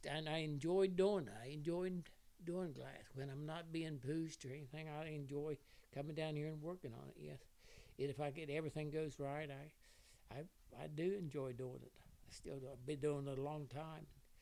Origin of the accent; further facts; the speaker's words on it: Ohio, United States; Originally I'm from Ohio, next to Cincinnati.